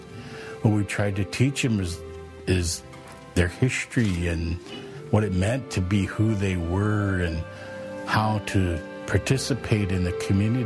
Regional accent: Aberdeen, South Dakota, United States; I grew up in Aberdeen, South Dakota. My parents worked for the BIA.

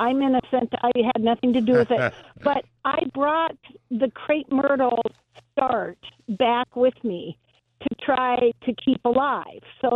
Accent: Keokuk, Iowa, United States; We're from Keokuk, Iowa, which is slightly warmer than here

